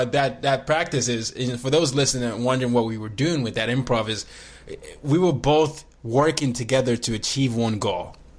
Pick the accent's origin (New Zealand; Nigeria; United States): Nigeria; as I am a Nigerian and I grew up in five countries